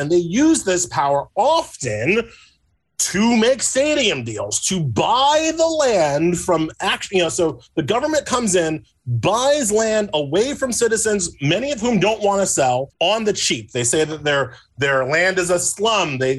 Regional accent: New York, United States; I mean, I don't want to disparage my home state up here in New York

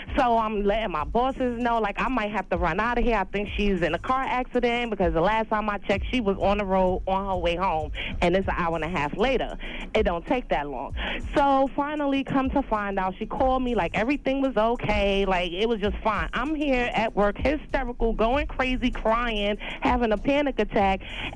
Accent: Brooklyn, New York, United States; now in Newark, United States; I'm from Brooklyn, but I live in Jersey now.

